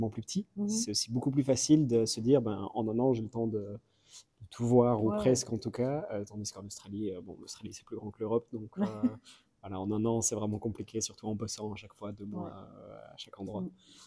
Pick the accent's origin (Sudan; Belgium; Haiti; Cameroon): Belgium; Liège, Wallonia; now in Christchurch, New Zealand; Alors, je suis belge, oui. Francophone, je suis liégeois. Mmh. J'ai 28 ans, je suis actuellement à Christchurch également, évidemment, et ça fait maintenant 2 mois que je suis en Nouvelle-Zélande.